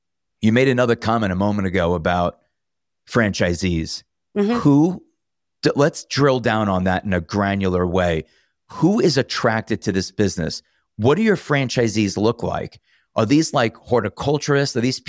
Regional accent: New York, United States; So just in full disclosure, I grew up in Long Island.

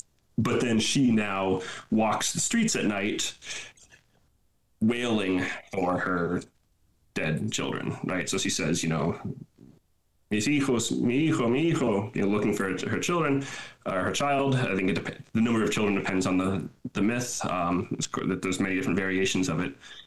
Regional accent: Massachusetts, United States; also born or lived in Guatemala; Yeah, so I'm in West Virginia now. I grew up in Massachusetts.

